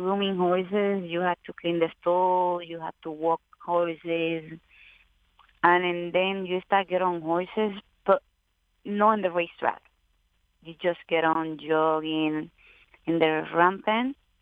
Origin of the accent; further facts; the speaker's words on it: Puerto Rico; English is a second language; now in United States; yes, I'm from Puerto Rico.